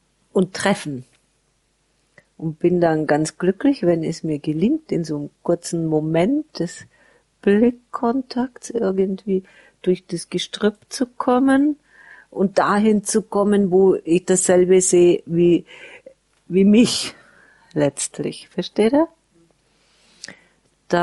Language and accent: German; Bavaria, Germany; bei uns in Bayern